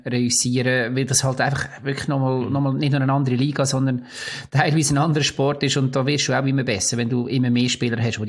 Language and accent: German; Bern, Switzerland; aber das würde mich als Berner auch nicht interessieren.